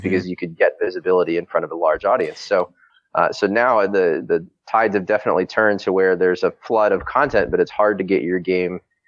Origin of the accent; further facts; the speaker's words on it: West Virginia, United States; now in Los Angeles, United States; So I'm originally from West Virginia. I live in Los Angeles now.